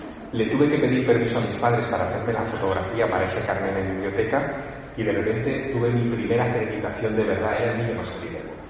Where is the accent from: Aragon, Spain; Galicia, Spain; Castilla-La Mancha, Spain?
Aragon, Spain; Teruel; Soy un chico de pueblo. De pueblo, es decir, de un lugar pequeño. Es verdad que nací en Teruel, que tiene 30.000 habitantes.